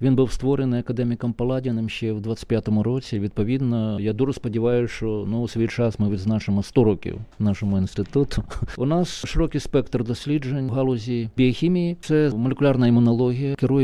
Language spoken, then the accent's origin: Ukrainian; Kyiv, Ukraine; Так, я киянин.